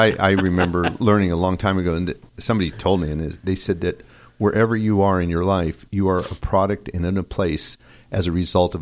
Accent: Skokie, Illinois, United States; also born or lived in Chicago; I was born in Chicago, lived in Skokie, and I had relatives, Donner's Grove

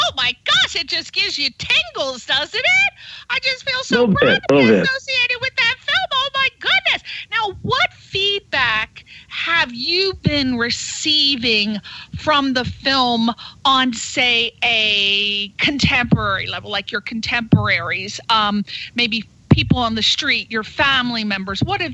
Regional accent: East Coast, United States; I'm Irish from the East Coast, and I talk like a drunken sailor

